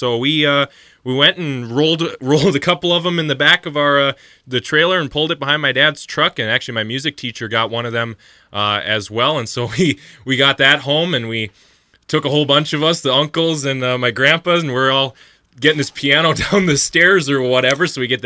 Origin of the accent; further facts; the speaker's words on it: Minnesota, United States; we grew up in Stearns County